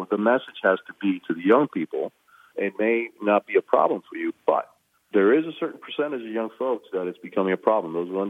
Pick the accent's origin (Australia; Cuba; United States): Cuba; Socialism has destroyed Venezuela, just like it destroyed my home country of Cuba.